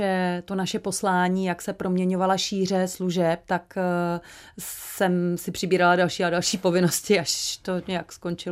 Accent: Central Bohemian Region, Czechia; protože jsem ze Středočeského kraje

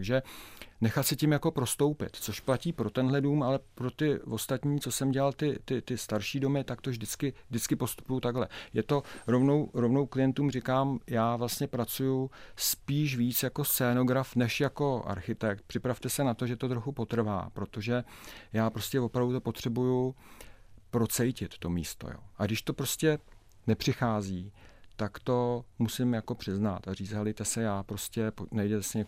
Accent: Prague, Czechia; Já mám, protože pocházím z Prahy 1 a celá moje rodina

